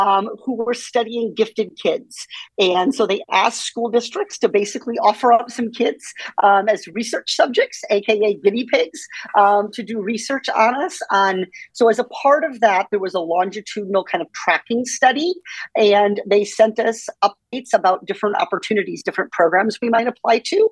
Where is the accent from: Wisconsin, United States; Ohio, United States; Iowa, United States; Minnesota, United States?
Iowa, United States; Well, growing up in Iowa, I think one of the things that you learn is how much politicians want to talk to you during campaign season.